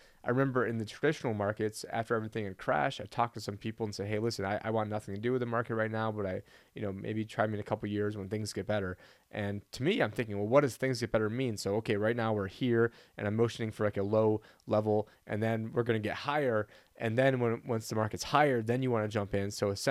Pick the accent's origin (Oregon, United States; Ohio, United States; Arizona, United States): Arizona, United States; originally, I thought that first state was going to be my home state of Arizona, but I believe the governor, Ducey, ended up vetoing that.